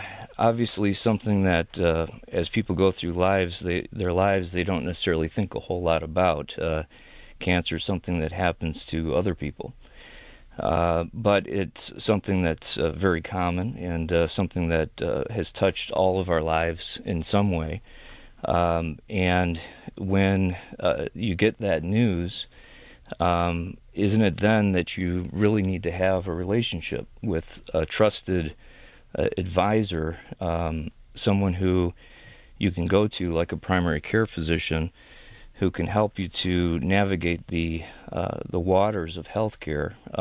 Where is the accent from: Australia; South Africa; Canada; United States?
United States; Sterling Heights, Michigan; I grew up in Sterling Heights